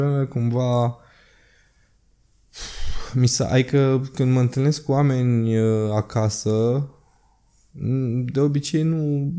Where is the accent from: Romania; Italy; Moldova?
Romania; e foarte greu ca român să dai, nu știu, 600 de lei pe 3 nopți de cazare la Moeciu